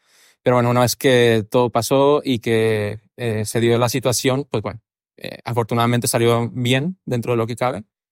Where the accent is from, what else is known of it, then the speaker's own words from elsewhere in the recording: Mexico; now in Barcelona, Spain; yo me vine de México a Barcelona, aún dentro del armario, y me tocó vivir esta experiencia de cambio hasta que llegué a Barcelona hace 8 años aproximadamente.